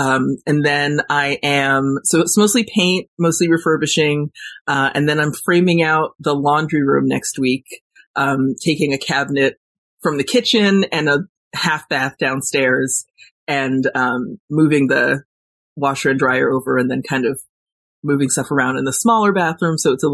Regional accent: Warwick, New York, United States; also born or lived in Los Angeles, United States; So I lived in LA for about 4 years, and just about 3 weeks ago, I moved back to New York, back to my hometown in Warwick, and I bought a farm.

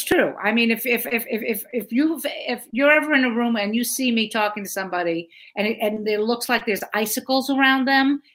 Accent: Brooklyn, New York, United States; I'm from Brooklyn. What can I tell you?

